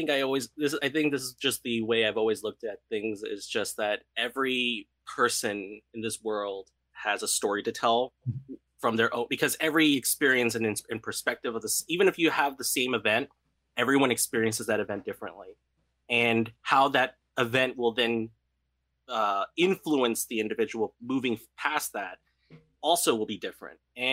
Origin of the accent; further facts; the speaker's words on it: United States; because I am born and raised in the United States, so I have a lot of Western influences in my upbringing. But I am also a first generation American